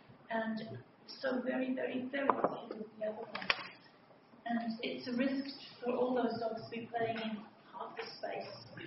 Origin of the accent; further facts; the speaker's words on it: Deloraine, Tasmania, Australia; I'm from Deloraine.